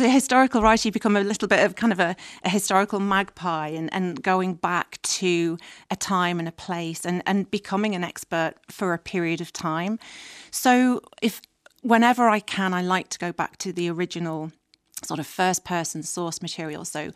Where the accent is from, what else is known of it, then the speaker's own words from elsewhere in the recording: Yorkshire and the Humber, United Kingdom; So growing up in Yorkshire, it was the movie that was on Christmas morning